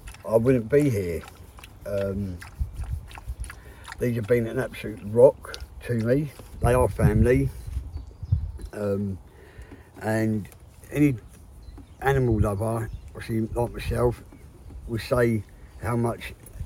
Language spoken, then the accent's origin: English; Maidstone, South East England, United Kingdom; I was born and bred in Maidstone, in Ringlestone.